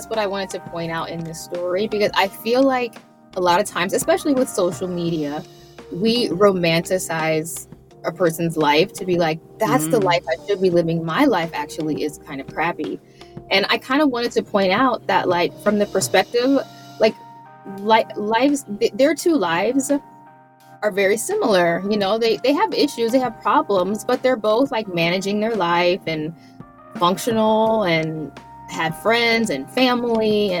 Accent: Iowa, United States; because I grew up in Iowa. I'm from Iowa.

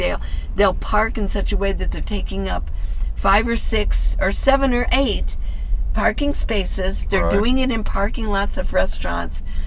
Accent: Ohio, United States; also born or lived in Tucson, United States; Well, I'm from Ohio originally, but I've lived in Arizona, in Tucson, for 40 years before I became a nomad.

